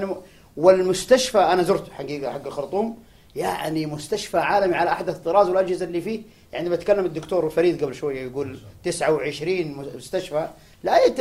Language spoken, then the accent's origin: Arabic; Saudi Arabia